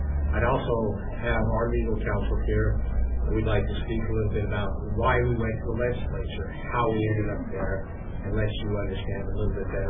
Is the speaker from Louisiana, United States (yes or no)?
no; Price, Utah, United States; When I grew up in Price and in the Carbon County area, I remember coming into the valley and how coal is used.